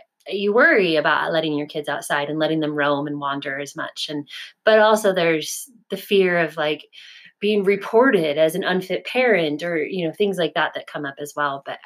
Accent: Florida, United States; And I grew up in Southern Florida where you could play outside all year round.

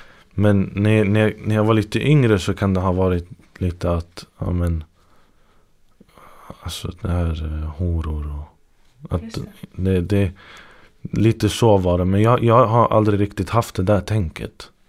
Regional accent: Sweden; Dels för att jag är uppväxt i Sverige.

